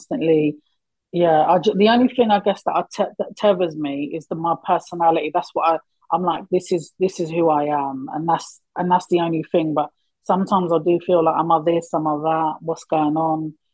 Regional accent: United Kingdom; you're right, I'm not English, but I am British. This is my home and this is my identity.

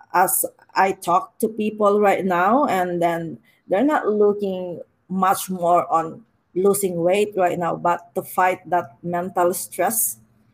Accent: Philippines; moved away as an adult; also born or lived in Hong Kong; now in Canada; Yeah, I originally came from the Philippines. I'm a Filipina. And then before coming here, I worked more than a year in Hong Kong

